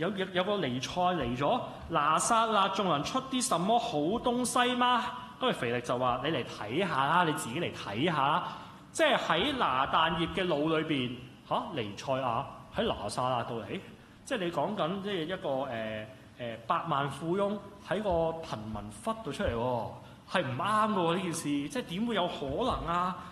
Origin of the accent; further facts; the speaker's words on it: China; 我哋中国人文化咧就会想